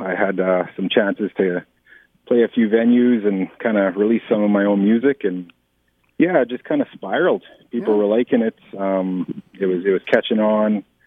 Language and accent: English; Roblin, Manitoba, Canada; I'm from Robla, Manitoba.